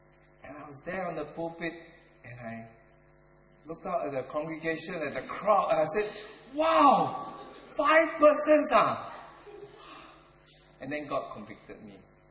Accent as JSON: {"language": "English", "country": "Singapore", "said": "I'm Singaporean, hello."}